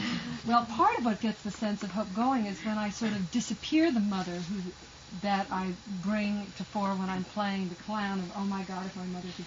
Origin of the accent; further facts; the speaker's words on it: the South, United States; I mean, I'm from the South, and I've done it in Africa and South America and Middle America